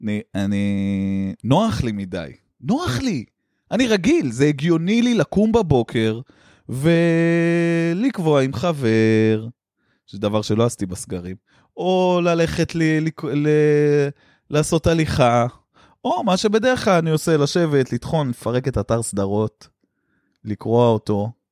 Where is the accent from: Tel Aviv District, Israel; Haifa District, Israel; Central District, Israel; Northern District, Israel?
Tel Aviv District, Israel; Tel Aviv; אני מאוד תל אביבי, אני יודע מה קורה בתל אביב